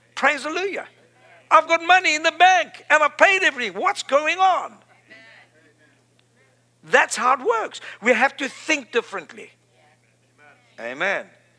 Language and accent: English; South Africa; I mean, I'm from Africa. Come on. I'm from the lowest part in Africa. Like Lodabar, I'm from South Africa. I mean, south. If you'd pushed me another foot, I was in the ocean.